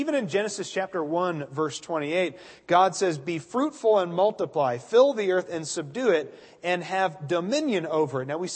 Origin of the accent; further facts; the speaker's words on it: Oregon, United States; natural disasters like hurricanes and wildfires out in my home state of Oregon.